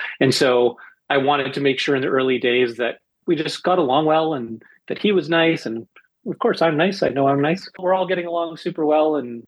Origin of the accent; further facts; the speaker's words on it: Mississauga, Ontario, Canada; And I grew up in Mississauga